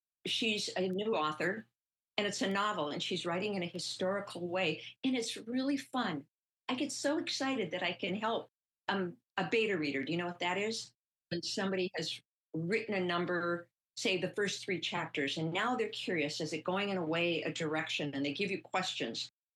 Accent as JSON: {"language": "English", "town": "Stillwater", "region": "Minnesota", "country": "United States", "said": "I am part of the White Earth Pebina Band, and I'm come from Stillwater, Minnesota."}